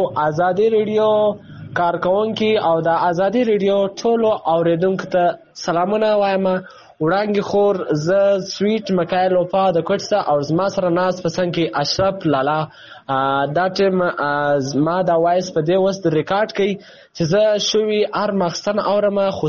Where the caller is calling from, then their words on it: Pakistan; زه دا ټیم د پاکستان نه درسره یم.